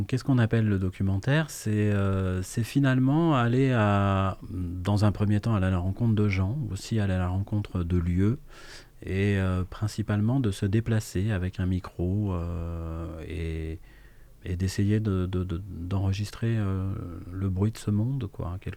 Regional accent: Garges-lès-Gonesse, Île-de-France, France; also born or lived in Paris; à partir de quand j'ai eu 3 ans, on a déménagé en banlieue nord de Paris, à Garges-lès-Gonesse, juste à côté de Sarcelles, à 10 km de Paris. Et j'ai passé de 3 ans à 22 ans à peu près à Garges-lès-Gonesse.

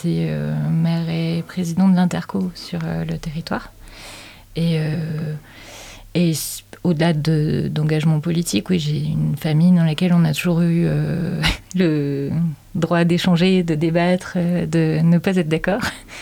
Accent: Montélimar, Auvergne-Rhône-Alpes, France; je suis née à Montélimar, à 30 km de Dieu. Et j'ai grandi dans une famille qui était ma maman est originaire d'ici depuis de nombreuses générations. J'ai grandi un petit peu moitié ici, moitié à Altan-des-Palus

